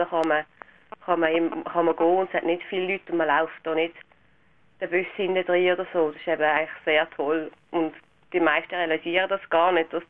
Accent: Switzerland; als Schweizer

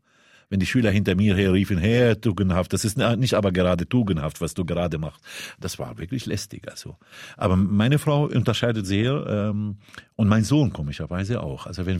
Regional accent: Syria; German is a second language; now in Germany; Das heißt, dort bin ich Syrer und bin ich ausgeliefert.

